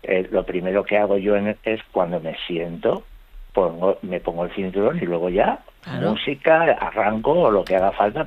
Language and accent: Spanish; Valencian Community, Spain; Bueno, mira, yo lo del suena, como valenciano que soy